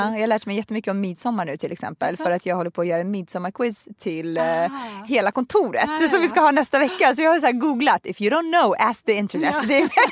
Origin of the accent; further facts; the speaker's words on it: Sweden; Sverige är ett underbart, fantastiskt land som jag verkar liksom, det här är mitt hemland. Även fast jag är liksom, jag kan inte riktigt placeras i någon form av, du vet, så här, jag är svensk eller jag är rysk eller jag är iraker